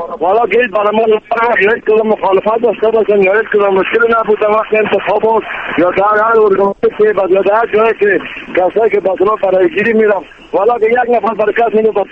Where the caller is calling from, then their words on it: Afghanistan; حالا ما افغان هستم، از افغانستان هستم